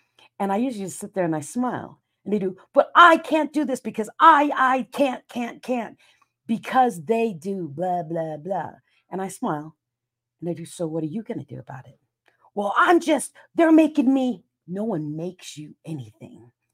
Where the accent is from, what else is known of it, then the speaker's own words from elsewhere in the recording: Philippines; now in Seattle, United States; I'm an island girl. I grew up in the Philippines. I grew up with a lot of sun.